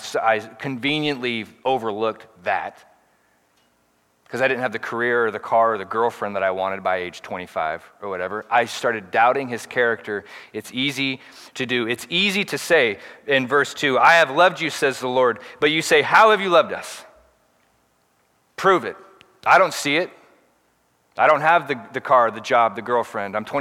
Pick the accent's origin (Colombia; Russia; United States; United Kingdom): United States; Portland; maybe it's being a millennial, maybe it's being born and raised in Portland, I'm not sure